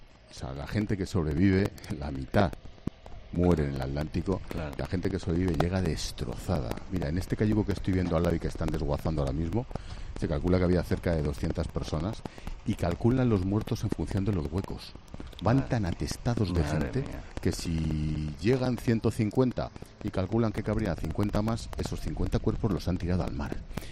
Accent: Madrid, Community of Madrid, Spain; a nosotros, que somos unos urbanitas de Madrid.

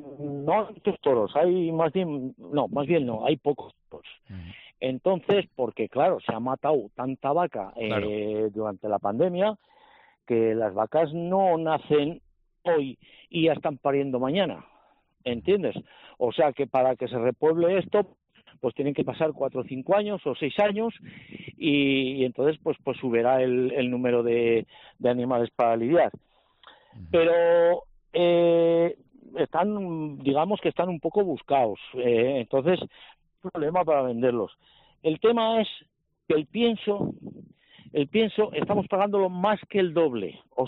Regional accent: Pamplona, Navarre, Spain; nos ha dado mucho la Plaza de Pamplona, aparte de eso, es que es mi plaza, es mi tierra, es mi gente, ¿entiendes?

